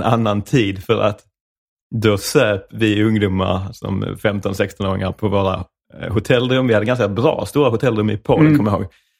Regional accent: Skåne, Sweden; Jag är ju uppvuxen utanför Ystad.

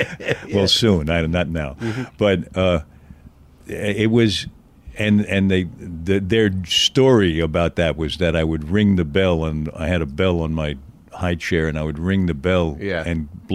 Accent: Manhattan, New York, United States; born there; I was born in Manhattan on 33rd Street and 3rd Avenue.

